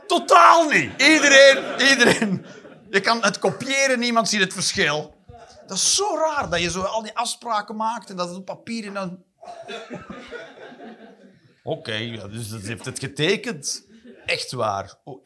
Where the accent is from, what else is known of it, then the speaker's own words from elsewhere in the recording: Flanders, Belgium; Dat is waar, hè, als Vlaming.